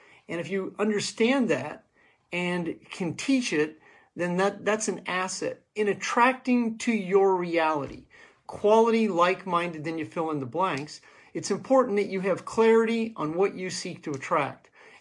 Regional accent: United States; As an American, a patriot, and someone who understands what's going on in the world

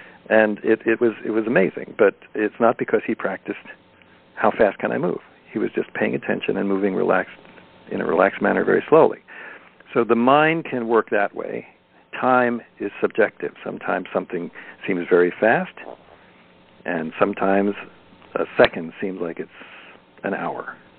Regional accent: New York, United States; And then, of course, I grew up in New York with Mad Magazine when I was in elementary school

